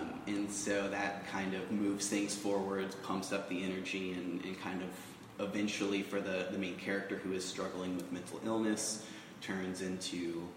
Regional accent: Norman, Oklahoma, United States; my own time at the age of about 19 or 20 growing up in Norman, Oklahoma.

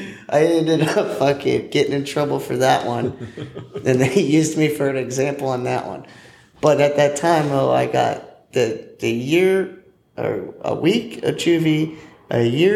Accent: Florida, United States; Well, here.

